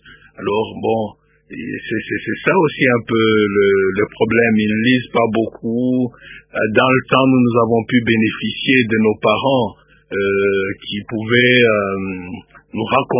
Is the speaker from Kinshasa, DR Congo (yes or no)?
no; Lubumbashi, Haut-Katanga, DR Congo; Je me souviens que dans mon enfance à Lubumbashi